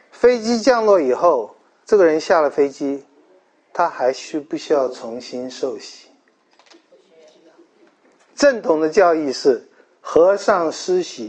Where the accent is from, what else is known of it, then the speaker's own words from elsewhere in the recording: China; 我们中国人不知道这么喜欢，为什么这么喜欢用打字啊？